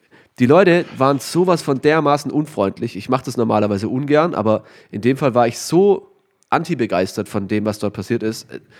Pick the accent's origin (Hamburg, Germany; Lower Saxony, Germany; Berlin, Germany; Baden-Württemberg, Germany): Baden-Württemberg, Germany; Ich habe mich als Schwabe vor allem natürlich darauf vorbereitet